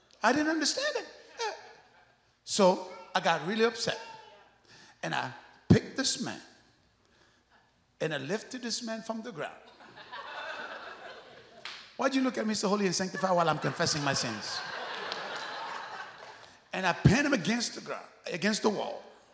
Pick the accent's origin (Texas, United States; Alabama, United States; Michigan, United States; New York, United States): Texas, United States; Dallas; I'm not even from here. I come from Dallas. I am her guest.